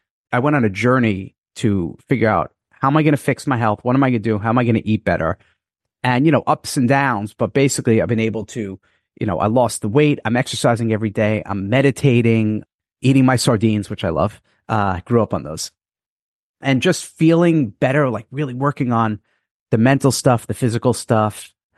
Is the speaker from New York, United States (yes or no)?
yes; New York, United States; I'm a New Yorker originally.